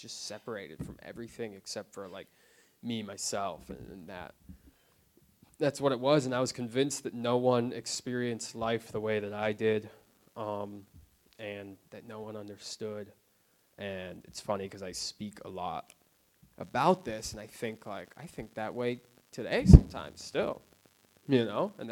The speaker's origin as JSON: {"language": "English", "region": "New Jersey", "country": "United States", "tie": "born there", "said": "And I was born in New Jersey"}